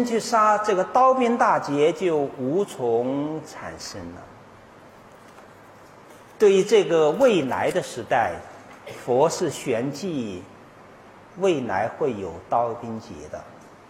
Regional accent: China; 现在我们中国人吃肉食吃得太多了

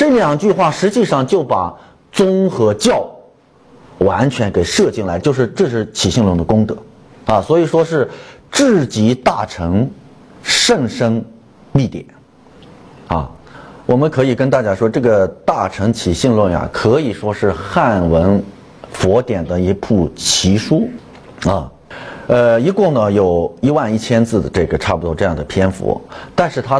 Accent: China; 那么我们中国人还有一个心性特点是最容易相应的是什么，

